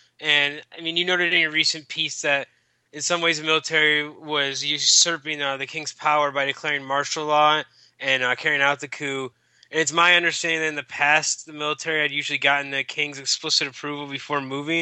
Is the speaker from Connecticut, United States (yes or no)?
no; Washington, District of Columbia, United States; from Washington.